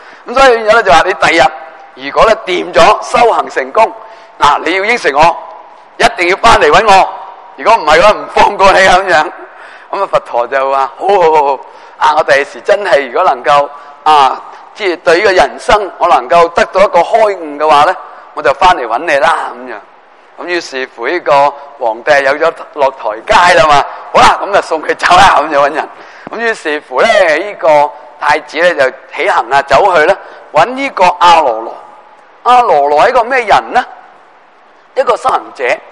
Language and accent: Cantonese; China; 我哋中国人